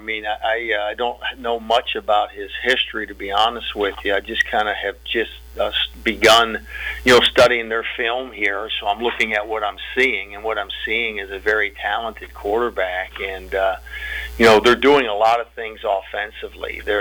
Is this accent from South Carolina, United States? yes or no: no; Pittsburgh, Pennsylvania, United States; I grew up in Pittsburgh.